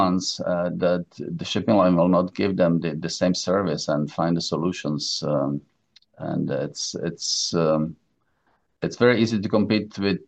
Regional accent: Prague, Czechia; English is a second language; I was born originally in Prague, grew up there, went to school.

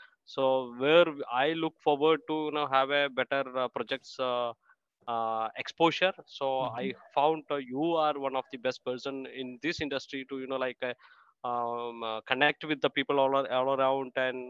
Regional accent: Kerala, India; I'm from India, Kerala.

